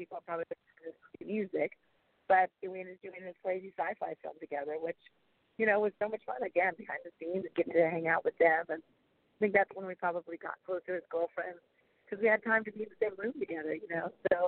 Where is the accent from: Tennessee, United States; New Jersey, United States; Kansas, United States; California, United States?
California, United States; I mean, again, you know, I'm from California, so got to have some of my friends come out and be part of it